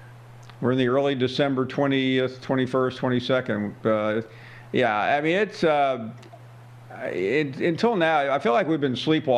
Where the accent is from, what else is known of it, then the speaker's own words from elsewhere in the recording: Memphis, Tennessee, United States; I grew up in Memphis, and the Cardinals were our team, yes.